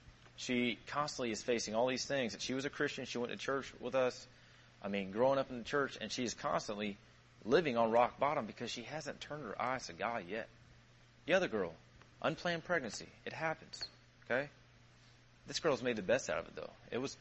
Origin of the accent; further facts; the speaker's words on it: Tampa, Florida, United States; There's a lady I know back where I grew up in Tampa